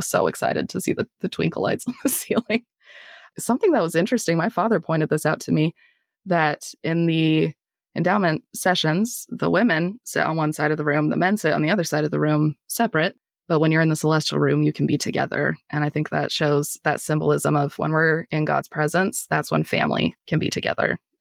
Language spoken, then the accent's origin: English; Colorado, United States; I'm from Colorado, so I prefer that to be the not lone and dreary world